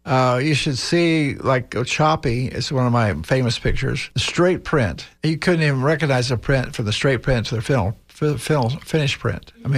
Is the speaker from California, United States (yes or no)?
yes; California, United States; Because I'm from California, and it would go back, probably every few years.